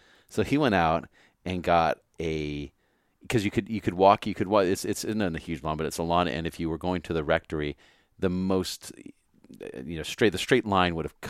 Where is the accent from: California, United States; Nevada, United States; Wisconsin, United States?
California, United States; Pacifica; I never forget when I was the parishioner growing up in Pacifica.